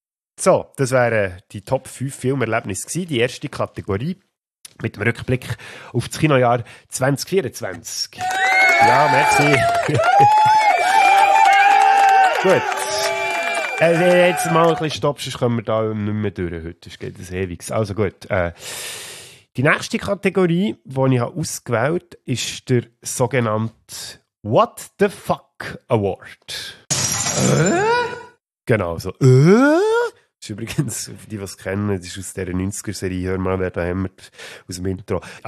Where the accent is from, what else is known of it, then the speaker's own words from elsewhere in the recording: Switzerland; Gut, bei uns in der Schweiz ist es immer nur halb so schlimm.